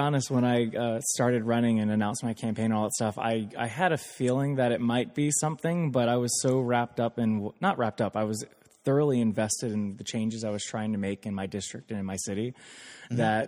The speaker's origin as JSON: {"language": "English", "town": "Stanford", "country": "United States", "tie": "born or raised there", "also_born_or_lived": "Pennsylvania", "said": "I was born in Pennsylvania, but I was pretty much raised in Stanford my whole life."}